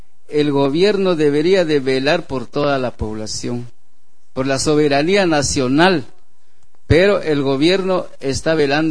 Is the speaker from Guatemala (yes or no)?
yes; San Juan Ixcoy, Huehuetenango, Guatemala; Vengo de Huehuetenango, San Juan Xcoy, Guatemala.